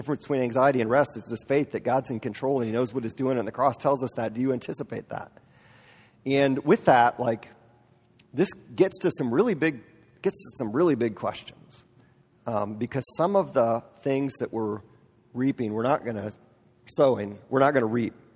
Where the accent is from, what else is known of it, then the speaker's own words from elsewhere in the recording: Wisconsin, United States; I grew up in Wisconsin, in rural Wisconsin. My best friend in grade school lived on a dairy farm